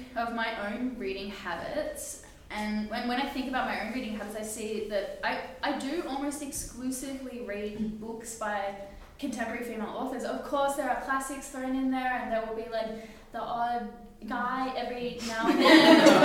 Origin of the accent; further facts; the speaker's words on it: Melbourne, Victoria, Australia; I can laugh about that because I'm also from Melbourne.